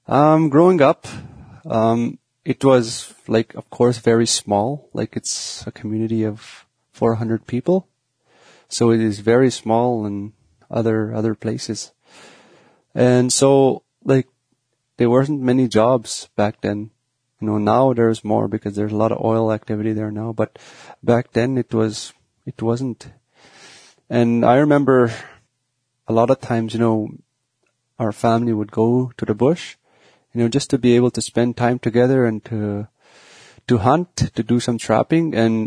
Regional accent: Loon Lake, Alberta, Canada; I am from Northern Alberta, a reserve called Loon Lake, Alberta, which is a Cree community, and I myself am Cree. I still speak a little Cree, and I was born in Slave Lake, Alberta

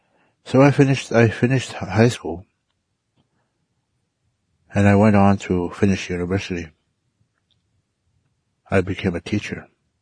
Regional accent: Garden Hill, Manitoba, Canada; born or raised there

